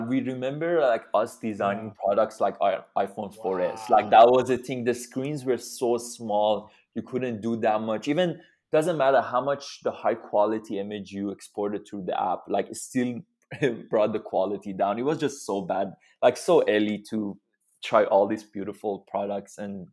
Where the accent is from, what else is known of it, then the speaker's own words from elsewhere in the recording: Iran; first language Farsi; English is a second language; now in United States; So I moved to the United States 10 years ago. When I came to US, I couldn't speak any language. I literally couldn't speak English at all. Like, only knew Farsi. I'm originally from Iran.